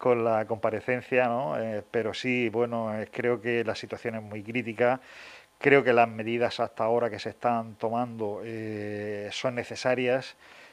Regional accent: Region of Murcia, Spain; cosa que nosotros como murcianos

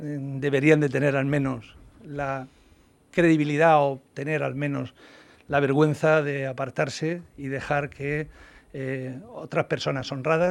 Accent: Region of Murcia, Spain; yo creo que como murcianos nos debe de avergonzar a todos

